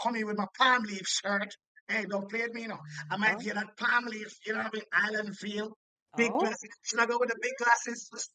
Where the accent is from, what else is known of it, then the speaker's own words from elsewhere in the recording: Jamaica; I like giving people a flavor of who I am as a stand-up comedian, but also as a man, as a Jamaican.